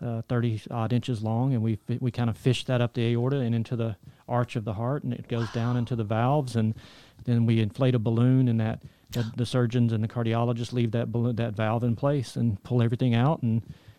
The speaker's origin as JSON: {"language": "English", "region": "the South", "country": "United States", "said": "The South."}